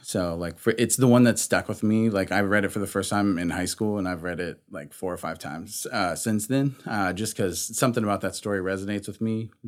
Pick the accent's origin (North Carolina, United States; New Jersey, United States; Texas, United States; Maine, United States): Texas, United States; moved away as an adult; But when we first moved, we moved from Texas. We had lived there our whole lives.